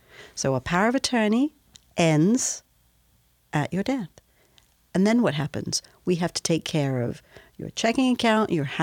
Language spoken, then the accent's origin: English; United Kingdom; accent: British; probably as off-putting as a British accent can be